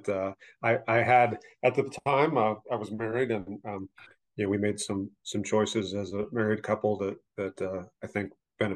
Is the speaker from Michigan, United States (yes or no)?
no; Fort Collins, Colorado, United States; Yeah, I grew up in Fort Collins, Colorado.